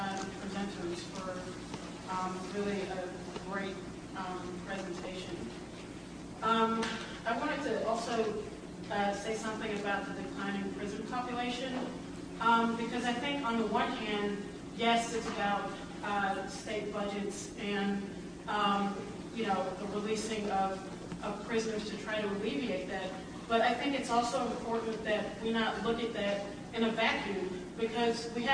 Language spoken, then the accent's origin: English; Chicago, Illinois, United States; I'm from Chicago, and hardly a day goes by without a news story that's buried in the paper about cops shooting some black kid to death